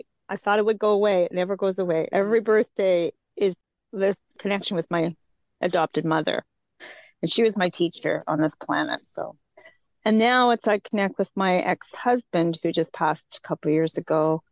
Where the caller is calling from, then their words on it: Roberts Creek, British Columbia, Canada; I come to you from the Sunshine Coast, Roberts Creek in beautiful British Columbia.